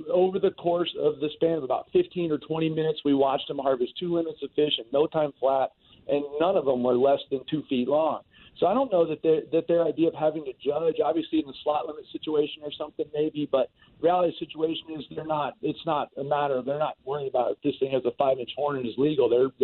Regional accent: Florida, United States; I grew up in Florida, and he's right.

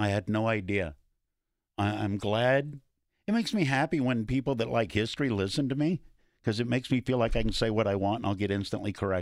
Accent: Alabama, United States; And I've talked about where I grew up and how I grew up in Alabama and the University of Alabama football.

